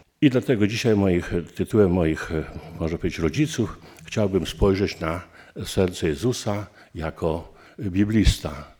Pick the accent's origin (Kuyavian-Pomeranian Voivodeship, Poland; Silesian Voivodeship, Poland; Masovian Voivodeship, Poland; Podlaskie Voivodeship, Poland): Podlaskie Voivodeship, Poland; Kłopoty-Bujny; moja wieś Kłopoty Bujny w 1938 roku przed wojną zgorzała w dużej części